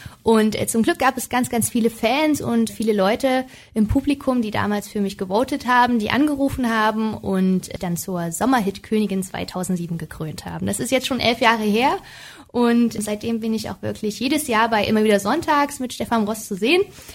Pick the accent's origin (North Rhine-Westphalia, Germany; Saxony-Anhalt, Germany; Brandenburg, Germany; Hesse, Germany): Saxony-Anhalt, Germany; also born or lived in Merseburg; now in Leipzig, Germany; ich wurde am 28. Februar 1993, wurde ich in Merseburg geboren und bin aufgewachsen im ländlichen Gebiet in Sachsen-Anhalt. Und ja, momentan wohne ich in Leipzig.